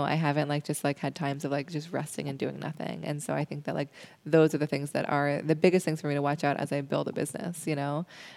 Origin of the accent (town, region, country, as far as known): Seattle, Washington, United States; born or raised there